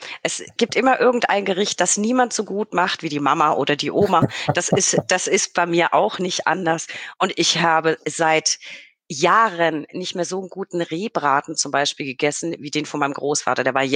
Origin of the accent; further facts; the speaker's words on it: Bavaria, Germany; Ich komme ja eben aus Unterfranken, gehört ja zu Bayern